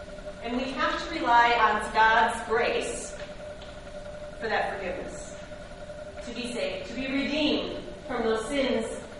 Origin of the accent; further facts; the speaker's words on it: Green Bay, Wisconsin, United States; I was born and raised in Green Bay in a Lutheran church.